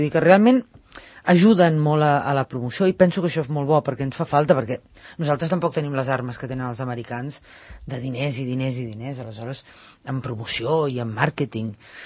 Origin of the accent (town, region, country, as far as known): Catalonia, Spain; now in Madrid, Spain